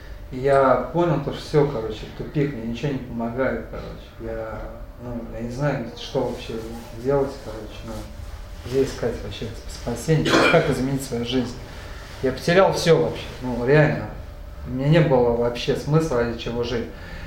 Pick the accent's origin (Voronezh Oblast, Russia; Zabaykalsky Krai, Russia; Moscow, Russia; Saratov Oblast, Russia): Saratov Oblast, Russia; Saratov; Я сам родом из Саратова, вот, и приехал я домой туда.